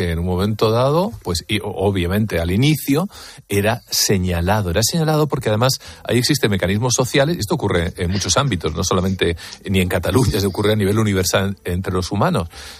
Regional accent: United States; Spanish is a second language; Soy norteamericano, pero hablo castellano.

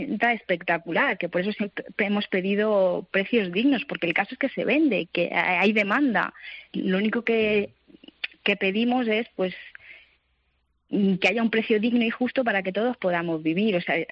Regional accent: Mataró, Catalonia, Spain; Yo, de hecho, provengo de una gran ciudad. Yo crecí y nací en Mataró, en Barcelona, la provincia de Barcelona.

